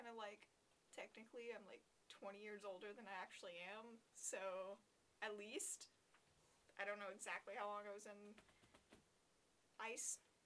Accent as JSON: {"language": "English", "town": "Port St. Joe", "region": "Florida", "country": "United States", "tie": "born or raised there", "said": "I lived in my hometown of Port St. Joe, Florida, seven and a half hours from campus. Small town, smaller than the population of the school."}